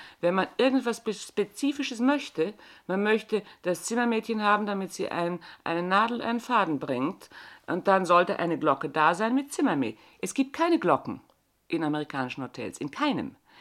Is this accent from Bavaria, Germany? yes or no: yes; Bavaria, Germany; accent: Bavarian; ich kann schon das Bayerische, gell? Sie kann schon, aber merken tut man es nicht mehr. Ich bin also eine bayerische Landperson